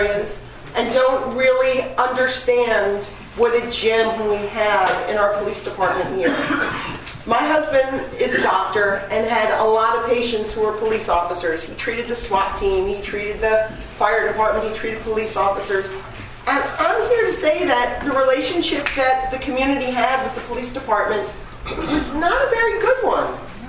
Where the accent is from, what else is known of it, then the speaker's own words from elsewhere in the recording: New York, United States; now in Maryland, United States; I grew up in New York. I am one of those people who, downstate New York, and I'm sort of old school with my dogs